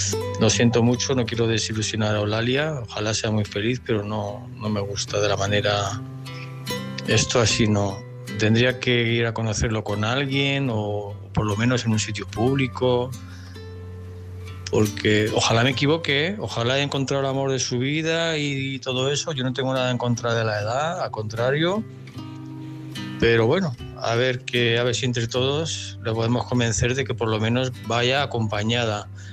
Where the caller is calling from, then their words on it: Andorra; de Andorra, un saludo a todos.